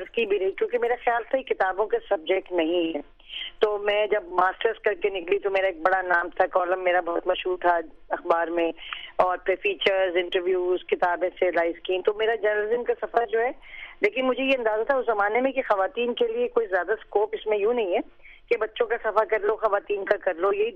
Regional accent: Karachi, Sindh, Pakistan; کراچی میں پیدا ہوئی ہوں, کراچی سے ہی تعلق ہے میرا, اور پاکستان کی شہری ہوں, اس کے مجھے بہت فخر ہے. تو یہی کراچی سے تعلق ہے جی میرا.

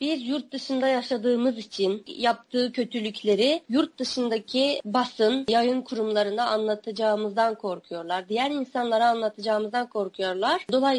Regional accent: Onsu, Xinjiang, China; Onsu gibi, yani benim memleketim Onsu gibi 64 nahiye vardır Doğu Türkistan'da.

